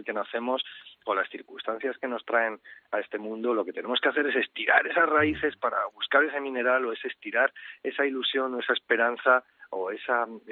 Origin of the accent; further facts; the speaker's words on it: La Rioja, Spain; primero porque es mi primera novela ambientada en mi tierra, en La Rioja. Yo soy riojano